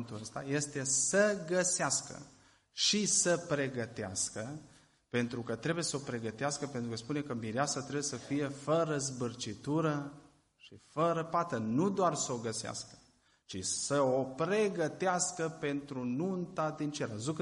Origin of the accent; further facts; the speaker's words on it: Marga, Caraș-Severin, Romania; now in Oțelu Roșu, Romania; Eu locuiesc, adică am locuit acolo, locuiesc la Oțelul, dar satul meu natal este Marga.